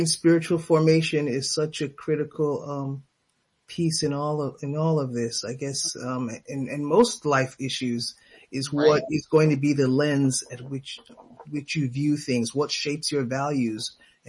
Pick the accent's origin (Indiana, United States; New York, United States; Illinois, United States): New York, United States; I'm a first generation American. I'm from New York, but I've got African parents from Nigeria.